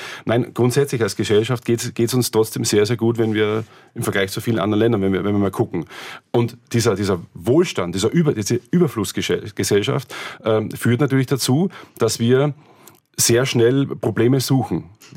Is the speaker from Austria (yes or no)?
yes; Austria; born there; Und ich bin ja gebürtiger Österreicher, und da gibt es ja auch zwischen Osten, Westen, Norden und Süden riesige Unterschiede.